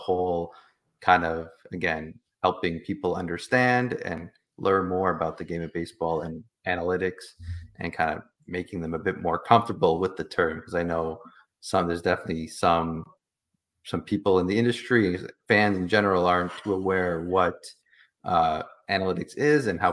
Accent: Toronto, Ontario, Canada; Growing up, I'm from Toronto.

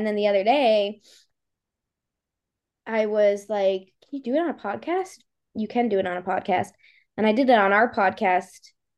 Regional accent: Connecticut, United States; accent: Connecticut; Yeah, you got Buffalo accent, I got a Connecticut accent.

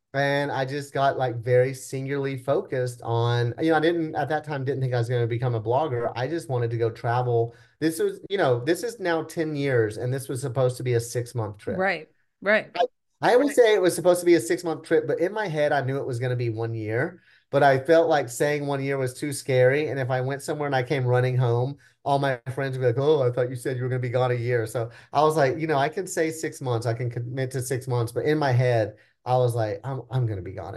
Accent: Oklahoma, United States; I'm from Oklahoma. I'm actually from a small town in Oklahoma, but I've been living in Oklahoma City for most of my life. We moved to Oklahoma City. I was probably 12 or 13.

